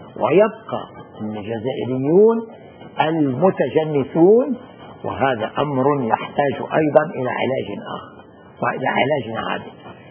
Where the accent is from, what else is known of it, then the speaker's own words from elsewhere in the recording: Lebanon; ودولة فرنسية هزيلة مثل ما صار عندنا بلبنان.